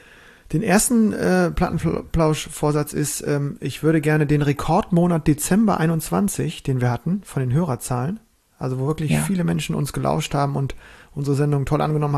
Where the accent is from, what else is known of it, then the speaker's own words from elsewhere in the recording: Berlin, Germany; ich bin ja Berliner